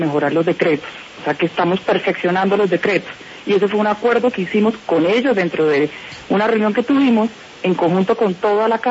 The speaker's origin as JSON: {"language": "Spanish", "country": "Colombia", "said": "si nosotros como colombianos somos permisivos con el tema del contrabando, pues nunca se va a acabar"}